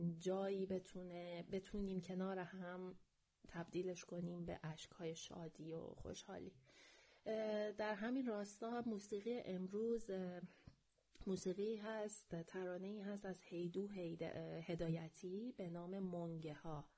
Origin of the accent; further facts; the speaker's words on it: Iran; از اونجایی که ما ایرانی هستیم و در جبر جغرافیایی ما در جایی از کره زمین به دنیا اومدیم